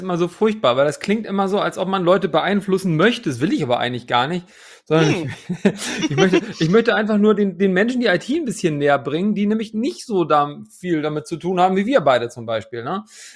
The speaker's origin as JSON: {"language": "German", "region": "Hamburg", "country": "Germany", "lives_now": "Leipzig, Germany", "said": "Moin auch nach Hamburg in meine alte Heimat aus dem wunderschönen Leipzig."}